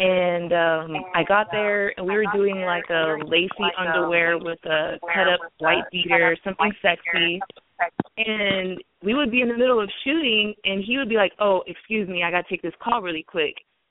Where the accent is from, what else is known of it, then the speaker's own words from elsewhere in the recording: Las Vegas, Nevada, United States; I'm from Las Vegas, grew up, born and raised, and I was living at home with my mom